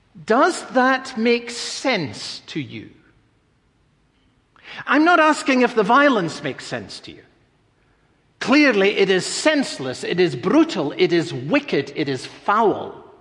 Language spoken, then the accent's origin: English; United Kingdom; Growing up in Britain, I learned early in life the history of the martyrs